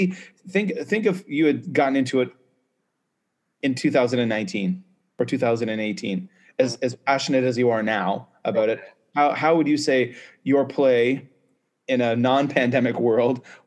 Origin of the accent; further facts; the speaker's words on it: Canada; I'm a Canadian, and the numbers of COVID are going through the roof in Canada